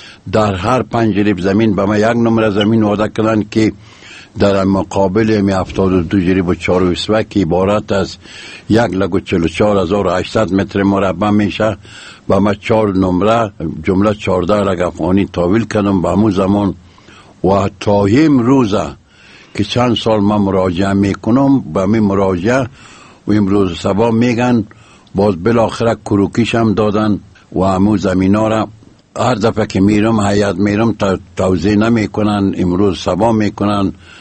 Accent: Mazar-i-Sharif, Balkh, Afghanistan; زادگاه من شهر مزار شریف، تحصیلات من لیسه باختر مزار شریف

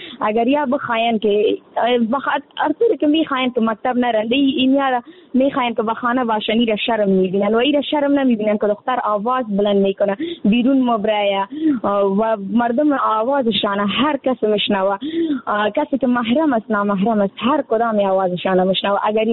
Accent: Afghanistan

